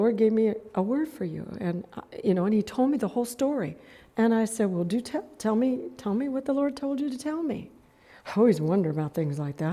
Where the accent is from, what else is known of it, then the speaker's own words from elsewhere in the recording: Alaska, United States; I'm from Alaska.